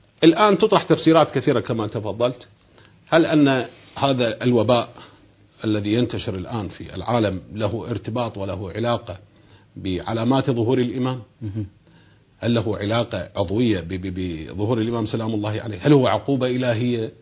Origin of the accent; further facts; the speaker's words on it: Iraq; وحتى على مستوى بلدنا العراق